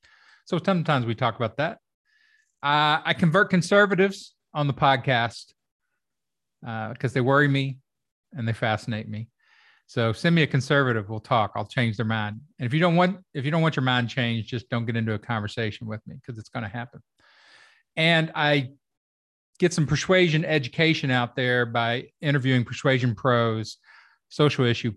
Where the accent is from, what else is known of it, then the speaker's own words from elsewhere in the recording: Kentucky, United States; I'm from Kentucky. I've seen a lot of these nomenclatures being stolen and ruined.